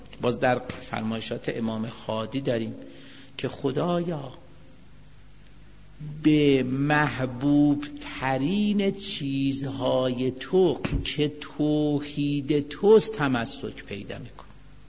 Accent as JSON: {"language": "Persian", "country": "Iran"}